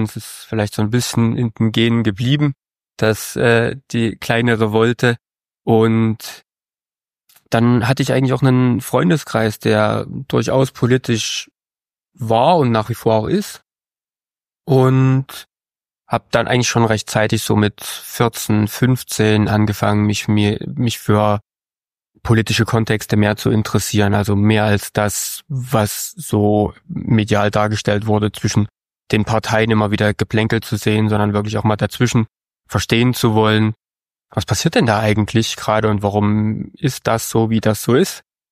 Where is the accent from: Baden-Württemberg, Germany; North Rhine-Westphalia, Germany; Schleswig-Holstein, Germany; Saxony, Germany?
Saxony, Germany; Freiberg; born there; Ich bin 1990 in Freiberg in Sachsen geboren. Da in der Nähe bin ich seit kurzem auch wieder zu Hause.